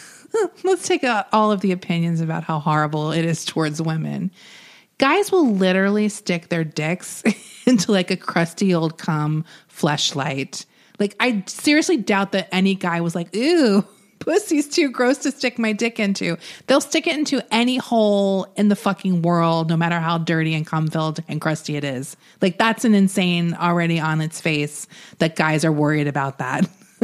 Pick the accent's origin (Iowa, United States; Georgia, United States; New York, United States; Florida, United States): Florida, United States; Angel, look, I'm trash. I'm from Florida.